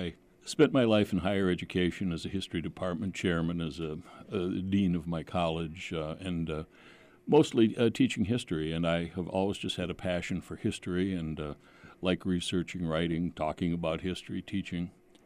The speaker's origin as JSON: {"language": "English", "town": "Chippewa Falls", "region": "Wisconsin", "country": "United States", "tie": "born or raised there", "lives_now": "Duluth, United States", "said": "And by the way, I was born and raised in Chippewa Falls, and so I have one foot in Wisconsin, even though I live in Minnesota."}